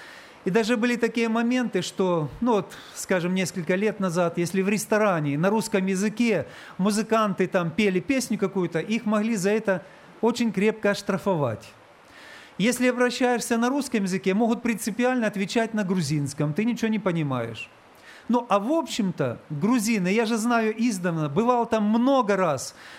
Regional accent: Russia; Мы из России. Из России!

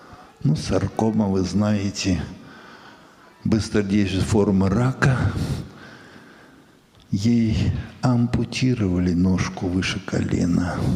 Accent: Ural, Russia; now in Ukraine; Когда я с Урала приехал на Украину

